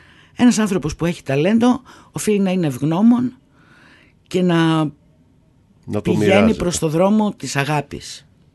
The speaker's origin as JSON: {"language": "Greek", "country": "Greece", "said": "Καλή εμπειρία θα έλεγα ότι είναι, όμως εμένα ο τόπος μου είναι η Ελλάδα."}